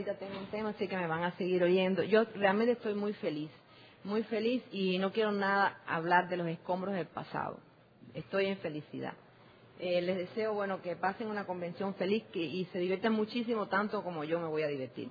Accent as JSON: {"language": "Spanish", "country": "Cuba", "said": "Vengo de la isla de Cuba, donde va a ser 13 años que existe el programa."}